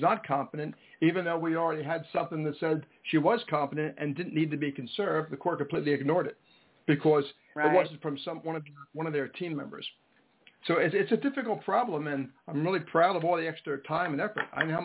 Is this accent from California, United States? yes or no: yes; California, United States; I'm from the Free Republic of Orange County.